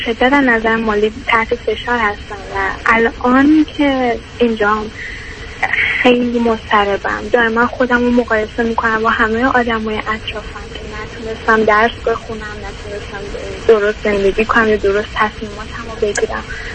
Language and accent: Persian; Iran; now in Netherlands; از ایران آمدم